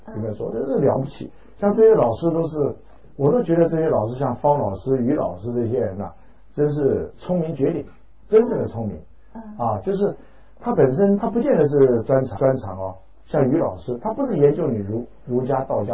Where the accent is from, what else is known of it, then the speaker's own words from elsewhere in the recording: Taiwan; 我说我是台湾来的，但是我确实不知道今天什么日子